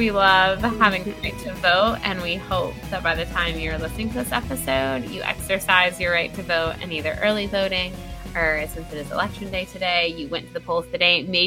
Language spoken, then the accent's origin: English; United States; I know we're being very American